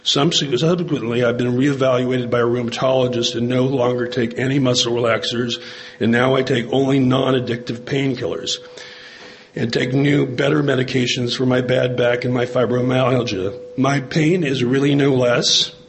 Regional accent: San Diego, California, United States; like I said, and I'm an open gay alcoholic. I come from San Diego, California.

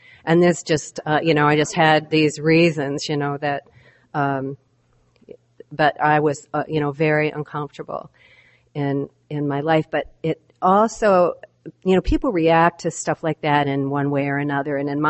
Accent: Butte, Montana, United States; I was born in Butte, Montana. I don't know if you've ever heard of Butte, but it's a very special place. So I'm a Montana girl.

